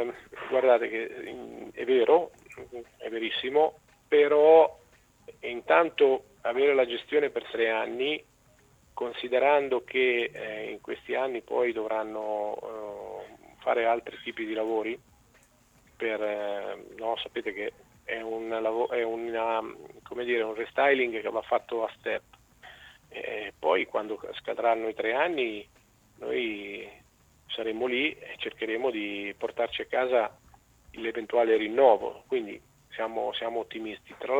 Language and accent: Italian; Ancona, Marche, Italy; E siccome io sono anconetano, di Ancona, di Colle Marino, tengo sempre a sottolineare